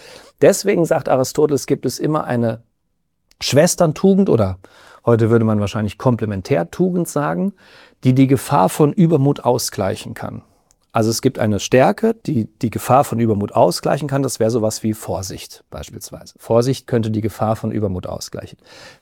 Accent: Rhineland-Palatinate, Germany; Ich komme aus dem Westerwald, ich habe eine SCH-CH-Schwäche

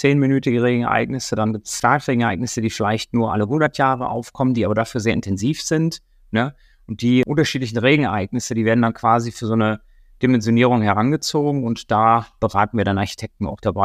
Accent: Hamburg, Germany; Ich komme jetzt aus Hamburg

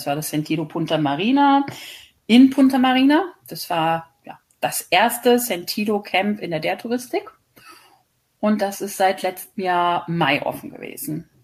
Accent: Northern Germany, Germany; born there; now in Frankfurt, Germany; Also, momentan lebe ich in Frankfurt oder in so einem kleinen Ort nahe Frankfurt. Gebürtig bin ich allerdings aus Norddeutschland, aus einem noch kleineren Dörfchen.

